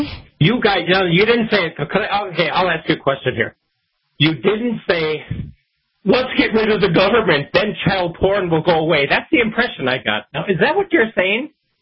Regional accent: Wisconsin, United States; I'm from Wisconsin, too

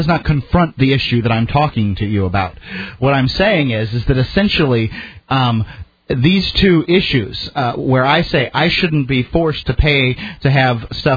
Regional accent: Canada; I as a Canadian, you know, Northern Indian person deserve to have my paperwork given to me in Nunavut.

